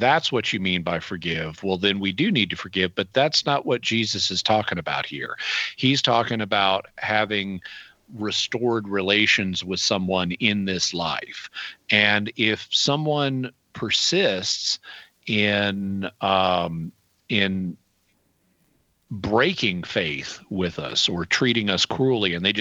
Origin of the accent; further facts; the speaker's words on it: Fayetteville, United States; When I moved back to my hometown of Fayetteville, I was at Mass